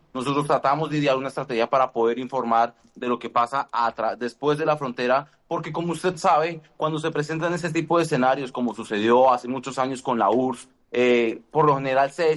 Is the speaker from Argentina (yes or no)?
no; Colombia; lo que sucedió es que a mí, como soy colombiano, me iban a dejar pasar.